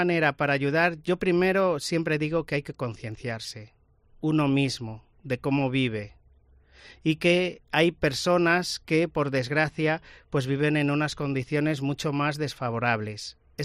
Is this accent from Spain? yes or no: yes; Castile and León, Spain; Bueno, yo soy de un pueblo de Zamora que se llama Sitrama de Tera.